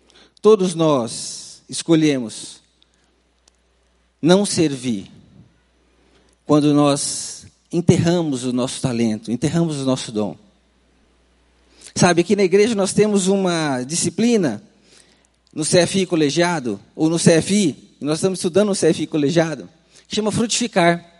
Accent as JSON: {"language": "Portuguese", "town": "Campo Grande", "region": "Mato Grosso do Sul", "country": "Brazil", "tie": "born there", "also_born_or_lived": "Paraná", "said": "eu fui morar em Campo Grande, minha cidade natal, eu nasci em Campo Grande."}